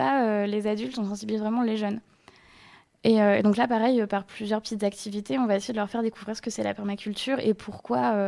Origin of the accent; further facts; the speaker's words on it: Nantes, Pays de la Loire, France; comme on vient de Nantes et qu'on était en Charente